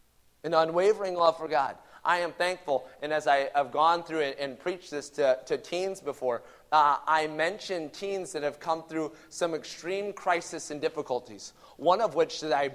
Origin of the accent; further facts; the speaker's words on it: Watertown, Wisconsin, United States; born there; I was born in Watertown, Wisconsin, which actually was where Hunter and Maddie were born